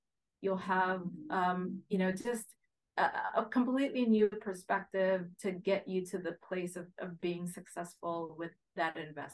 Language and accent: English; Haiti; English is a second language; now in United States; I grew up in the Caribbean, mm-hmm. right? I was born here. I went to Haiti as a kid. I came back in middle school. So I came back having to learn English all over again, right?